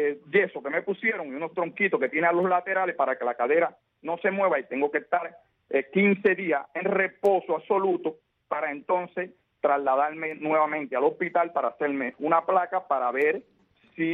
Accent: Santiago de Cuba, Cuba; yo soy de Santiago de Cuba y se tendrían que mover mi familia hacia acá

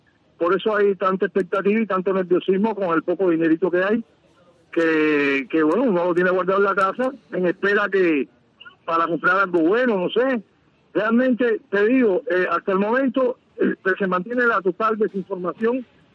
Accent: Cuba; a mí como cubano de a pie

